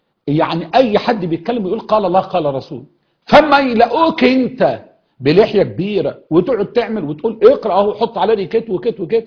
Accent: Egypt; واي شيخ عندنا في مصر وفي غير مصر

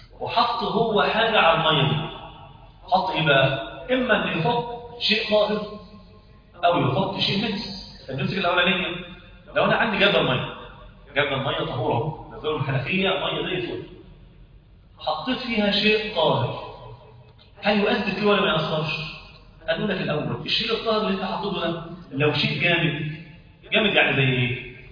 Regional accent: Egypt; اصبح عندنا في مصر ده ايه؟

